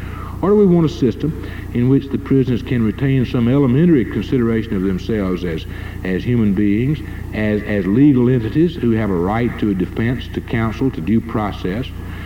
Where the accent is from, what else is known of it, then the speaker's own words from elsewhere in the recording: the South, United States; I'm a Southerner, I spent most of my life in the South, and I'm very keenly attuned to racial things